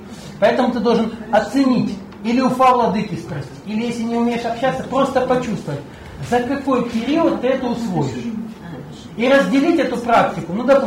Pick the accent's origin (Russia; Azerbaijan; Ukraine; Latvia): Russia; Я перевожу это в рубли, так как я россиянин.